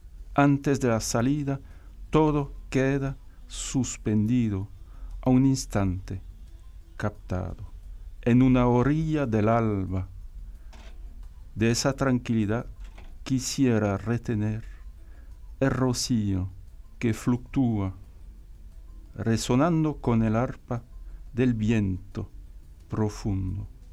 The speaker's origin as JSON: {"language": "Spanish", "country": "France", "first_language": "French", "second_language": "Spanish", "said": "y yo como francés, ¿no? Y que como hablo el castellano, lo practico, traduje mis propios textos del francés al castellano."}